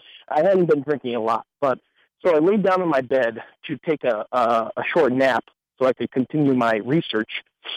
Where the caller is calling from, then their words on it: Wisconsin, United States; Hey, Brian … from Wisconsin.